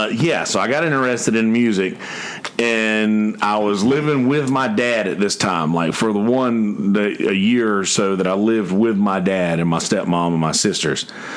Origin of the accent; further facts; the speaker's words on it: Bennettsville, South Carolina, United States; So I was raised in Shiloh United Methodist Church in Bennettsville, South Carolina. My dad still goes there.